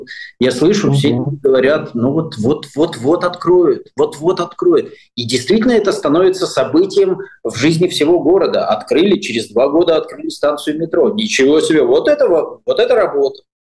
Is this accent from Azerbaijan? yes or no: yes; Baku, Azerbaijan; now in Saint Petersburg, Russia; я помню, я рос в Баку